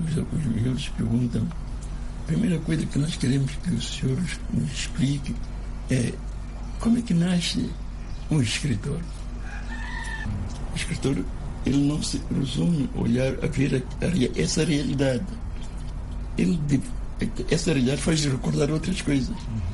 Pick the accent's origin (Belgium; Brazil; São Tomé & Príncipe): São Tomé & Príncipe; Reboque, Água Grande; Tinha uma grande relação com o livro, porque fui criado no Reboque com meus pais.